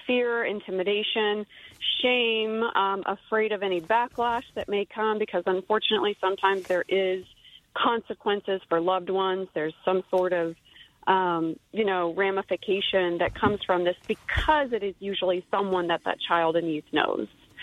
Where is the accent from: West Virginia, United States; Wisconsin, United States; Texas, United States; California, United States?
Texas, United States; Dallas; I am from the Dallas, Texas area.